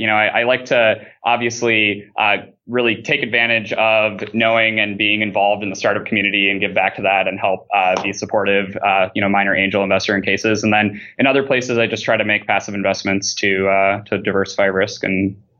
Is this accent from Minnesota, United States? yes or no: yes; Minnesota, United States; I'm originally from Minnesota. I'm actually flying back there on Friday morning for Christmas.